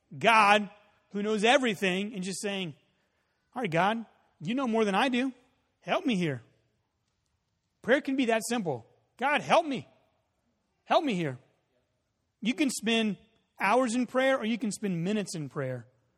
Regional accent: Texas, United States; also born or lived in Colorado, United States / California, United States / Oregon, United States; I grew up in Texas. We didn't have trees that, like, you know, shed pine needles all in your gutters. Then we lived in Colorado and in California and in Oregon for a while.

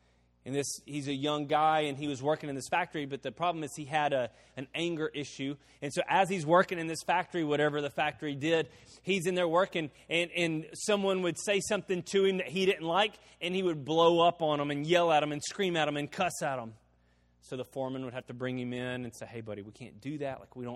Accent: United States; And he's Arab. I'm American. We're both in Finland.

